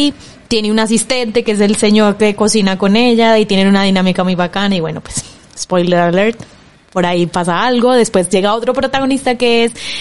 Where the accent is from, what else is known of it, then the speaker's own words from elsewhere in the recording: Colombia; porque soy de Colombia